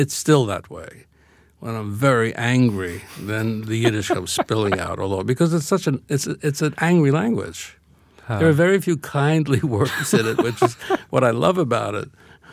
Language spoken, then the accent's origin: English; Brooklyn, New York, United States; I'm very familiar with it because when I was very young, living in Brooklyn with my family, my favorite piece was Peter and the Wolf.